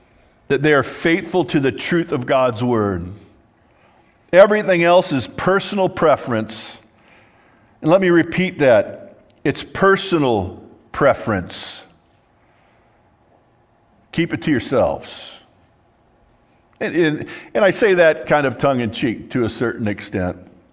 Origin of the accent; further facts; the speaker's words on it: California, United States; I'm from Southern California.